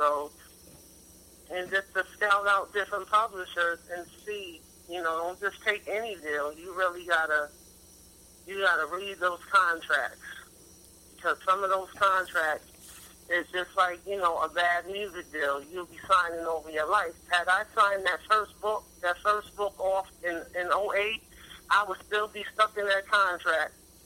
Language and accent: English; New Haven, Connecticut, United States; moved away as an adult; also born or lived in Georgia; now in Baltimore, United States; I'm from New York, born and raised in Haven, Connecticut. I left in 99. I moved to Georgia. I lived there for a year.